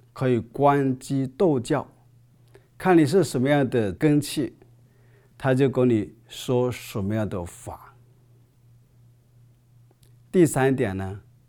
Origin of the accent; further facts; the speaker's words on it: China; 特别是我们作为中国人，现在用中文可以来看佛经